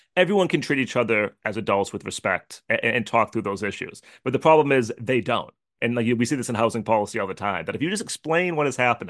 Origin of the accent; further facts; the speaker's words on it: Haverhill, Massachusetts, United States; And I grew up in Haverhill, Massachusetts, had multiple different middle schools and things like